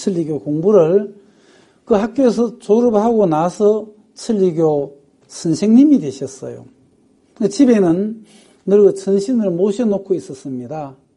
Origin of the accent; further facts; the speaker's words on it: Geochang, South Gyeongsang, South Korea; born there; 저는 그 아주 두메 산골 예, 경남 거창에서 태어났는데요.